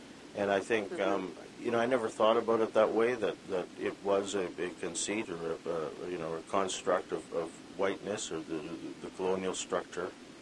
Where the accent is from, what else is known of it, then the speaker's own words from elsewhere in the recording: Vancouver, British Columbia, Canada; My parents are Filipino. I was born in Vancouver, lived here my whole life.